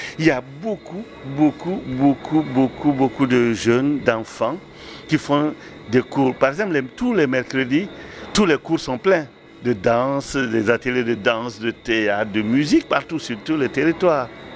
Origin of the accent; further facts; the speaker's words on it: Burkina Faso; Moi, je suis originaire du Burkina Faso.